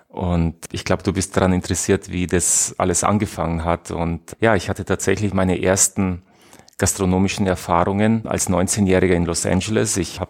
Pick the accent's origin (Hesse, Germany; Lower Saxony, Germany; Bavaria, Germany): Bavaria, Germany; Ingolstadt; ich komme aus Ingolstadt